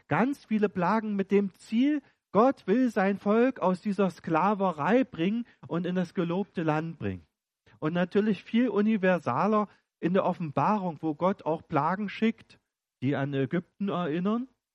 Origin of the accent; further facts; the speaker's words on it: East Germany, Germany; bin ja aufgewachsen in der DDR